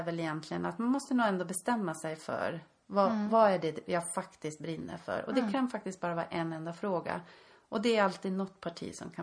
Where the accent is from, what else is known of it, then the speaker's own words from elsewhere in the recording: Haparanda, Norrbotten County, Sweden; kommer jag ju från Haparanda som är en jätteliten kommun. Jag skulle tippa att det är ungefär 10 000 invånare idag.